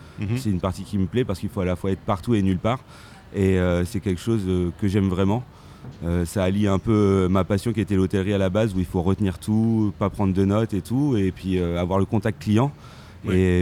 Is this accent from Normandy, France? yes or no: yes; Caen, Normandy, France; J'ai des clients à Caen, parce que je suis de Caen